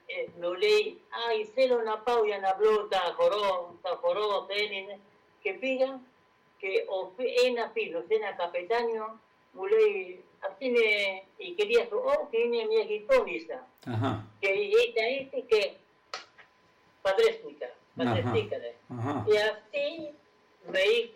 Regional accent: Rosario, Santa Fe, Argentina; Και εγώ είμαι από Ρωσάριο.

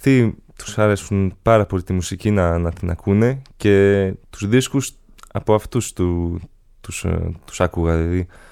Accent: Skamia, North Aegean, Greece; also born or lived in Switzerland; Το θεωρώ σαν σπίτι μου. Είναι ο τόπος μου η Σκαμιά. Εντάξει και Ελβετία.

